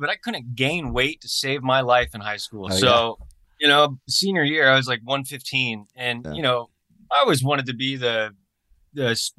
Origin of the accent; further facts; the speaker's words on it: Taylorville, Illinois, United States; born there; So I was adopted from Springfield or mm-hmm. Taylorville, Illinois. Taylorville, Spring. One of the two.